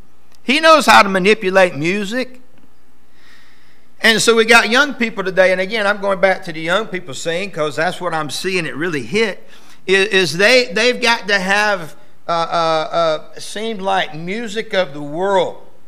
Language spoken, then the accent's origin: English; the South, United States; I'm from the South, so that's where we did it sometime.